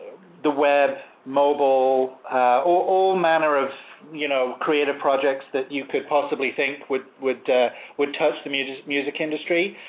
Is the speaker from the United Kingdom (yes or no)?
yes; England, United Kingdom; now in United States; So that's how I came to move from England to the States.